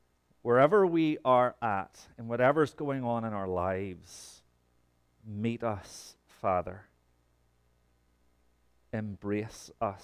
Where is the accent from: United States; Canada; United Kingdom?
United Kingdom; Portrush, Northern Ireland; is actually my hometown. That's Portrush, what we call the West Strand.